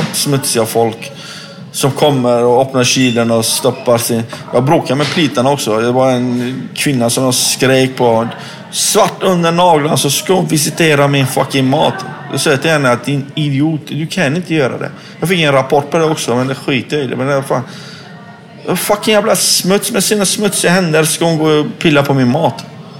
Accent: Iran; Jag är iranier. Jag pratar inte persiska på kanske 2-3 gånger.

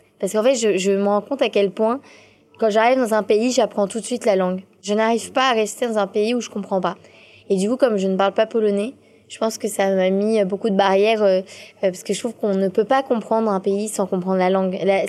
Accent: Finland; first language Finnish; French is a second language; C'est ma langue, c'est ma langue maternelle, en fait. Mais vraiment, dans le sens, j'y suis profondément attachée, quoi. Ouais, mais je suis vraiment profondément bilingue.

